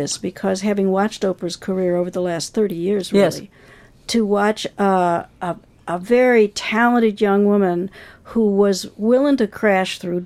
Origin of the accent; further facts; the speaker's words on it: United States; I grew up in the United States in the 50s.